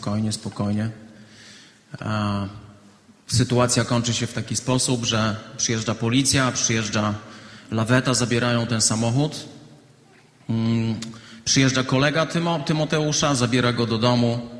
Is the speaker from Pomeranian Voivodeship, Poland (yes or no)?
no; Olesno, Opole Voivodeship, Poland; Ja pochodzę z małego miasta, oddalonego 110 kilometrów stąd. To miasto nazywa się Olesno.